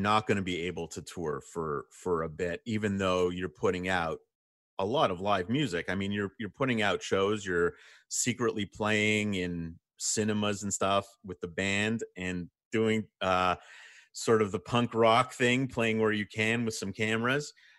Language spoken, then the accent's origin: English; Canada; So I'm Canadian, but I have a lot of family in Montreal.